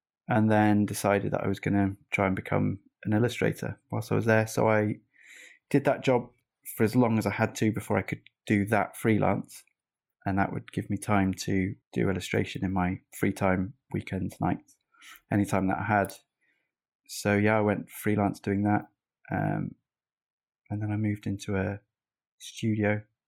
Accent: Wales, United Kingdom; I grew up in North Wales and went to a school there

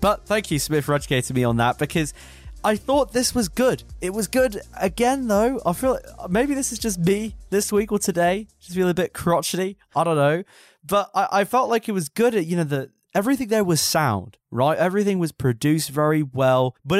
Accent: United Kingdom; I should know this, being a Brit.

